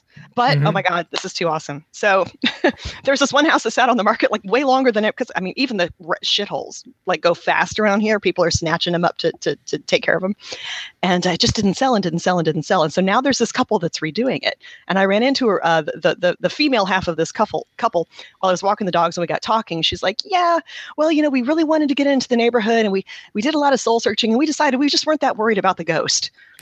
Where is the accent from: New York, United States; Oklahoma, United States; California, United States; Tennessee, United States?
Tennessee, United States; We're like, we're from Tennessee. We've got those there.